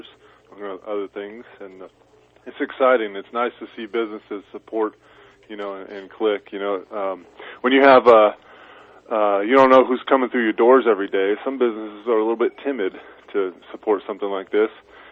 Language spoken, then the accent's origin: English; California, United States; I'm from Butte County. I live in Paradise and work in Chico mostly, and I'm always all around Butte County